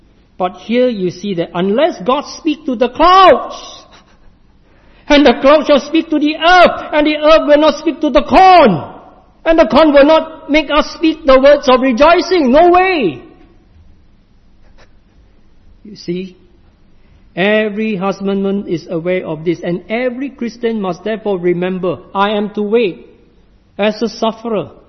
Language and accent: English; Singapore; in my home country, Singapore, we still have this freedom of worship and to choose what we believe.